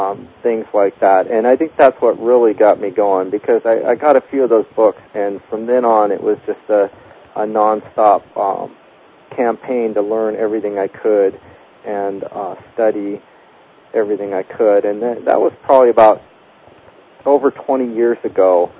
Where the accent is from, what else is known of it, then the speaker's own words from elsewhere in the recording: Berkeley, California, United States; moved away as an adult; also born or lived in Walnut Creek, United States; Well, I was born in 1963 in Walnut Creek, California. That's in the Bay Area near San Francisco. I grew up in Berkeley, California, and had a good childhood. Came up to Oregon to go to Oregon State University